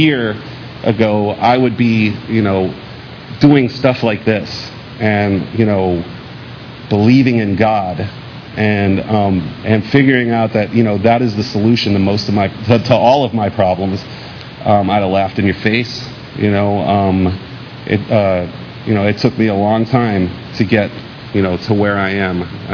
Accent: Key West, Florida, United States; I'm from Key West, Florida, and usually when I tell people that and they know the rest of my story, they're like, well, you know, that figures.

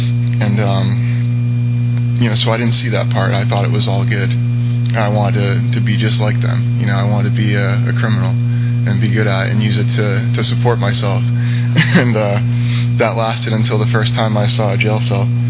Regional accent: Everett, Massachusetts, United States; I was born and raised in Everett, Massachusetts, just north of Boston.

